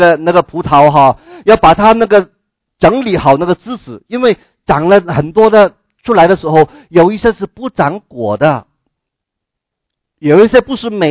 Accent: Guangdong, China; 我们广东人读这句话的时候不感觉有什么特别

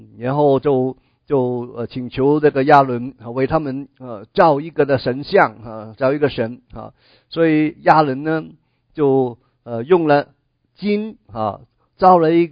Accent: Hong Kong; Chinese is a second language; now in United States; 因为我们是从香港过来的普通话是来到美国才开始学的

